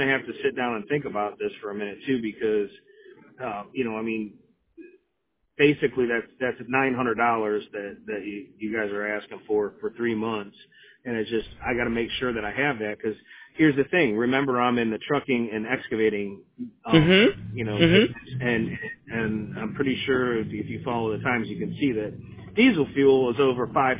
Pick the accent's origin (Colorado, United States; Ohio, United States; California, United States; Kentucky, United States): Ohio, United States; Cleveland; yeah, I know. I know. I'm from the Cleveland area.